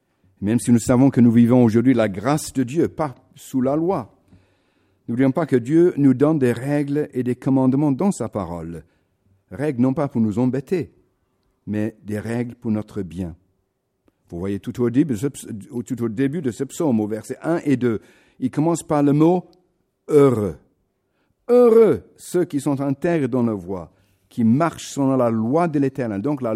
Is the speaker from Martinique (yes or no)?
no; England, United Kingdom; French is a second language; là en Angleterre, dans mon pays natal, où à 7 ans on chantait déjà